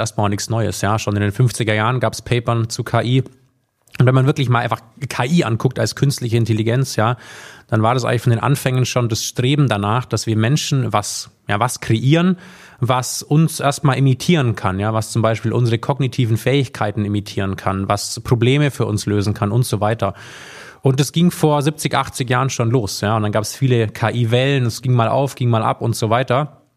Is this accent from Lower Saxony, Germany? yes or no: no; Bavaria, Germany; now in Stuttgart, Germany; Ursprünglich mal aus dem Allgäu tatsächlich, ist jetzt 29 Jahre her, südlichster Landkreis von Deutschland, und ich bin dann irgendwann fürs Studium nach Stuttgart